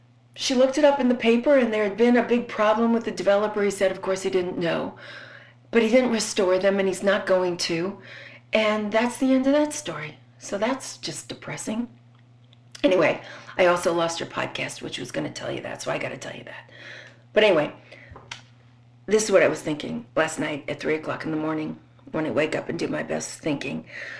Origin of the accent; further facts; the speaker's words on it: Roslyn, New York, United States; I was from Roslyn, but some of the girls, we were bussed in because we didn't have a high school in our town.